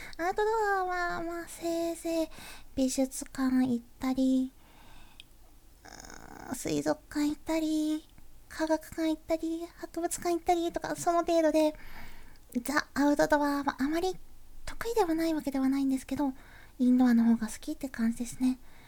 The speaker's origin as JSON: {"language": "Japanese", "region": "Kansai", "country": "Japan", "tie": "born or raised there", "said": "生まれも育ちも関西ですね。一人暮らしを経験したことがあるんですけど、それでも関西から離れることはなかったので、ずっと関西の方に入り浸っております。"}